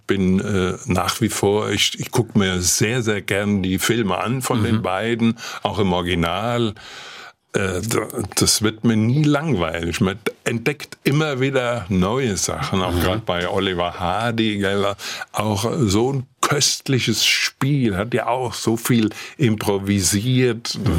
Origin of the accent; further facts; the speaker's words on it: Burgholzhausen, Hesse, Germany; Burgholzhausen vor der Höhe.